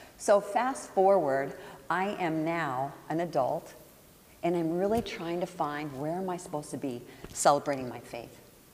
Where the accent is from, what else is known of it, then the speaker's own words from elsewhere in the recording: Arizona, United States; because part of my life I grew up in Arizona, when she remarried, that's where we went.